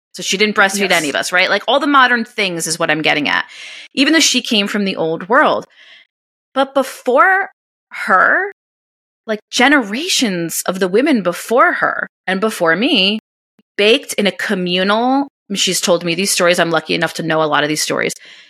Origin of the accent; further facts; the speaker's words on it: New York, United States; I'm from New York. I talk with my hands. I speak kind of quickly